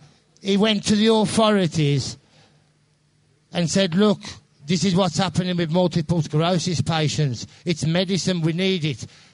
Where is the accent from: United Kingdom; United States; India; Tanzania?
United Kingdom; Midlands; I'm up from the Midlands, and I want to talk about drugs.